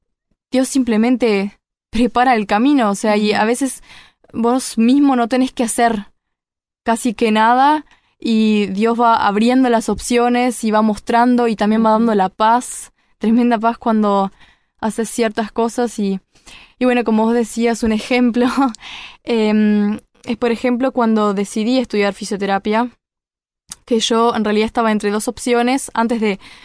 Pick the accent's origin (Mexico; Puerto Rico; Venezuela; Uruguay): Uruguay; yo nací en Uruguay, están mis padres extranjeros, pero en realidad yo re uruguaya, sí. Con 3 hermanos más. Estudié acá, hice escuela, liceo, empecé la facultad